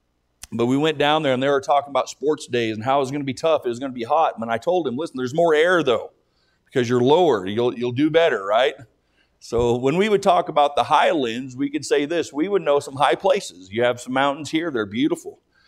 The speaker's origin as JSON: {"language": "English", "region": "Texas", "country": "United States", "tie": "born or raised there", "said": "I grew up in the Texas Panhandle. I know the Texas Panhandle, know the area."}